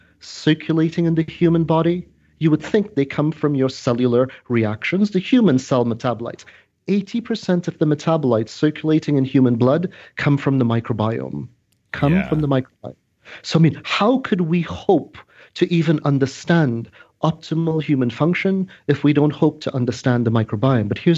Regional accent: Trinidad & Tobago; I'm a Caribbean mutt. I'm originally from Trinidad

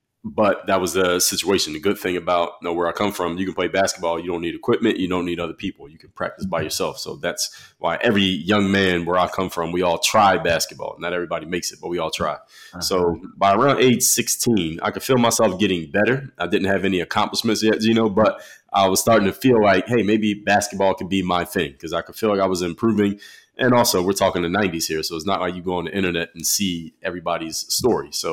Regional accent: Philadelphia, Pennsylvania, United States; Grew up in Philadelphia, played every sport growing up.

